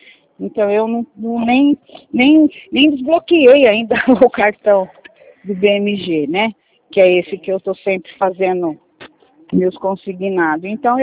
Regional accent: Atibaia, São Paulo, Brazil; Não, eu sou de Atibaia.

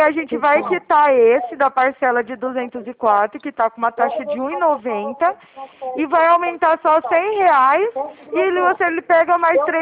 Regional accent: Araraquara, São Paulo, Brazil; de Araraquara.

